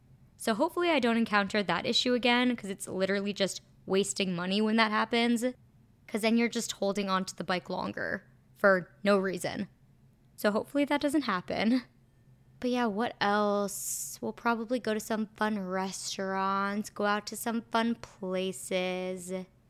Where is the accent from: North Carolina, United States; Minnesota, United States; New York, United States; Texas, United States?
Minnesota, United States; But same with Minnesota. I love my hometown.